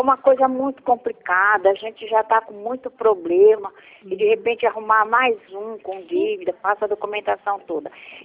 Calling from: São Paulo, Brazil

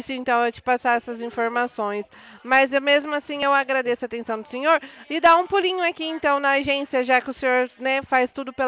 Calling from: Presidente Prudente, São Paulo, Brazil; Eu falo da cidade de Presidente Prudente.

